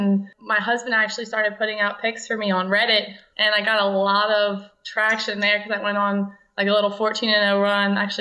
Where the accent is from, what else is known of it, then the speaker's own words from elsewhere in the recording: Louisiana, United States; Well, I'm from Louisiana. I got into it just because I really love sports